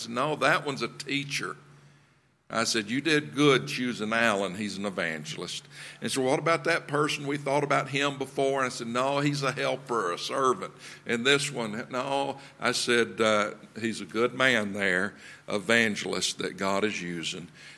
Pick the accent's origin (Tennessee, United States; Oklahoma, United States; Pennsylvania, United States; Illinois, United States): Pennsylvania, United States; Huntington; And I grew up in Pennsylvania, in the middle of the state. The town is Huntington, Pennsylvania, near Altoona.